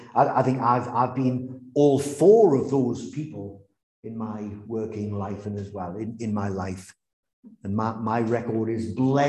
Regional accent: Newcastle, North East England, United Kingdom; I hope you can hear from the accent that I'm proudly from Newcastle.

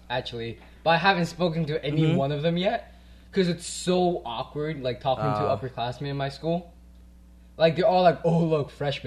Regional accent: Cranford, New Jersey, United States; I'm from Cranford, so like we have really athletic kids, even though we're a small town. And like, white people outnumber me like 40 to 1.

